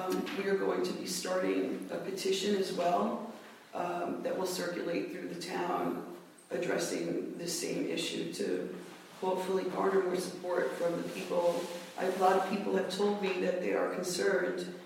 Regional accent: Brooklyn, New York, United States; also born or lived in New Jersey; now in Catskill, United States; Although I am definitely a newbie, only 16 years here, I grew up in New York City area, New Jersey, New York, Brooklyn in particular.

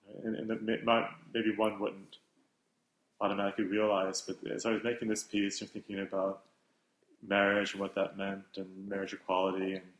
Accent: New York, United States; And then to have it here, presented at the Opera House in Hudson, when I grew up in the Hudson Valley.

